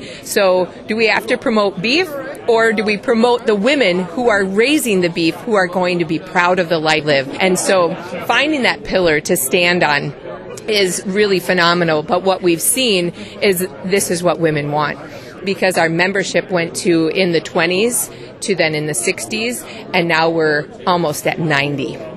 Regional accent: Ten Strike, Minnesota, United States; I'm from Ten Strike, Minnesota, and we have a cow-calf operation with registered Herefords.

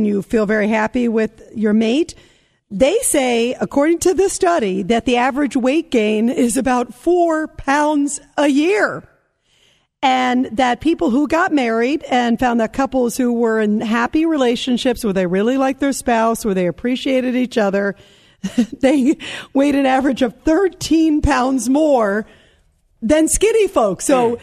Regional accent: New York, United States; See, thank God I'm a New Yorker.

